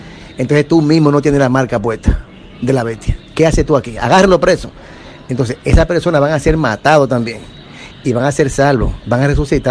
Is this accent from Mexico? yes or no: no; Dominican Republic; yo soy de aquí, de República Dominicana.